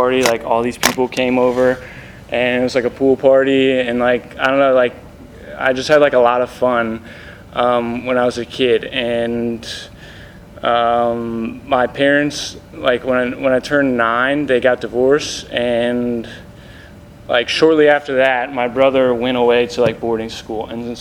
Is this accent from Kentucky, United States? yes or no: no; Tampa, Florida, United States; born there; So I was born in Tampa